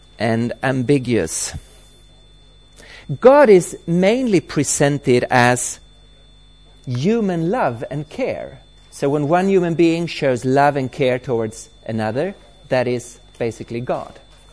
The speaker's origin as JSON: {"language": "English", "country": "Sweden", "said": "I come from Sweden, the very secular country of Sweden"}